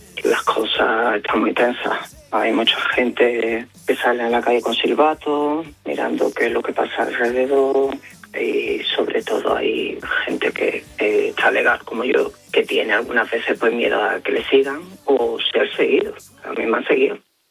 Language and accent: Spanish; Spain; also born or lived in United States; Yo tengo doble ciudadanía, soy tanto español como americano.